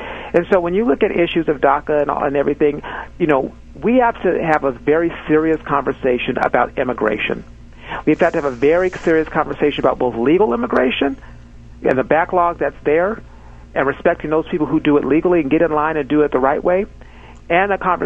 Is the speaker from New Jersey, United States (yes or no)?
no; Arizona, United States; I'm from Arizona. We know how that is.